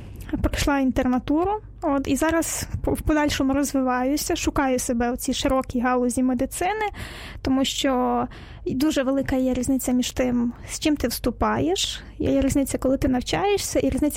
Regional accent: Sambir, Lviv Oblast, Ukraine; also born or lived in Uzhhorod; Я з маленького мальовничого містечка, місто Самбір, це Львівська область. От, я там народилася, ходила в школу.

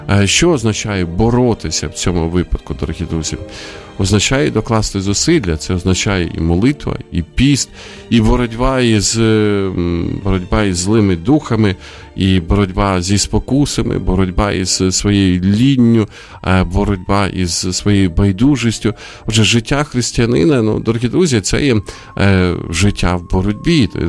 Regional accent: Sumy, Sumy Oblast, Ukraine; біля мого рідного міста теж от тривають бої, Суми

